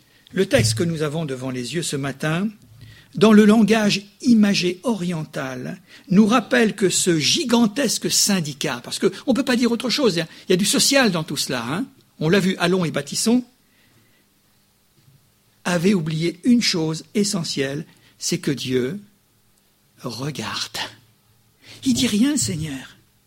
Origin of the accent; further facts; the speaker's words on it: France; Notre identification unitaire, c'est que nous sommes français.